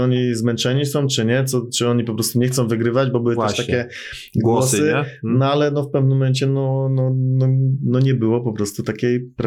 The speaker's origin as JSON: {"language": "Polish", "town": "Poznań", "region": "Greater Poland Voivodeship", "country": "Poland", "said": "jako Poznaniak, no to prawdziwa pyra"}